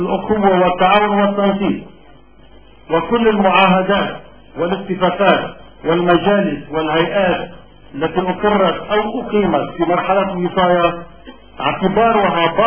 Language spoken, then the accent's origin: Arabic; Lebanon; مطلوب منا كلبنانيين ليس التدخل العسكري أو الأمني بل موقف مبدئي إنساني أخلاقي